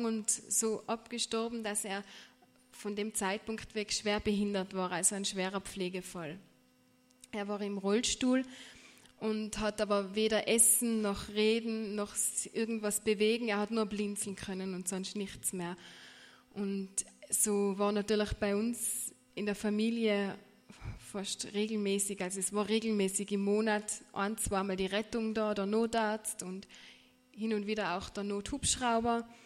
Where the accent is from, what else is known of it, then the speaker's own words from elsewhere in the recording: Tyrol, Austria; ich bin aus Tirol und von Beruf bin ich 27 Jahre